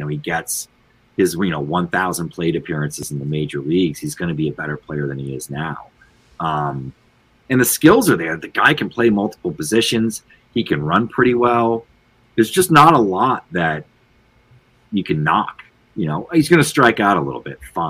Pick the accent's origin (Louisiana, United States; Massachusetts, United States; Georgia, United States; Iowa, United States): Massachusetts, United States; Boston; I'm from Boston.